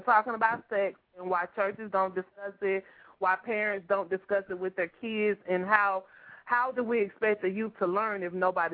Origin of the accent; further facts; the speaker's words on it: Chattanooga, Tennessee, United States; I grew up with … in Chattanooga